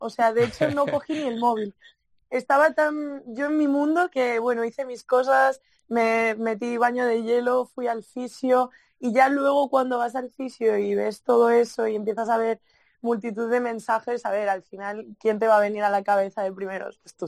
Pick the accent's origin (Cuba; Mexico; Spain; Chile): Spain; Vilagarcía de Arousa, Galicia; pues es algo muy bonito para Galicia y en mi caso para Vila García, para mi pueblo